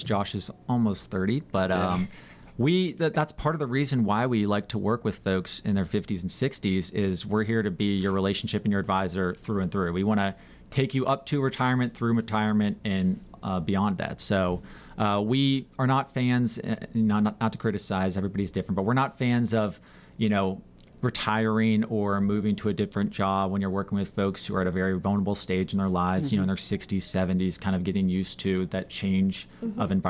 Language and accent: English; Charlotte, North Carolina, United States; And we grew up in Charlotte, so we were North Carolina born and raised.